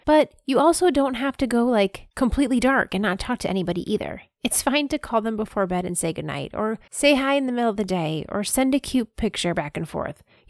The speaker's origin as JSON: {"language": "English", "region": "Ohio", "country": "United States", "said": "cardinals remind me of my childhood. I'm from Ohio, and it's the state bird of Ohio, and it makes me think of my mom"}